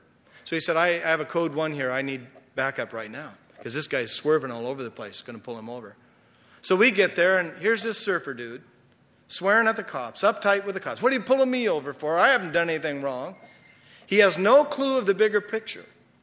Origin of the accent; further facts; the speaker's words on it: Utah, United States; Oh, and I'm from Utah.